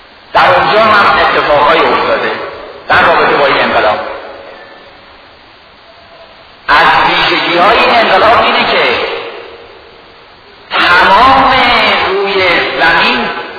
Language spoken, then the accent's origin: Persian; Tehran, Tehran Province, Iran; هر کدام از ما علاوه بر اینکه اهل تهران هستیم، در تهران زندگی کردیم، از شهرستان ها هم اطلاعاتی داریم، چون عموما یا مستقیما از شهرستان آمدیم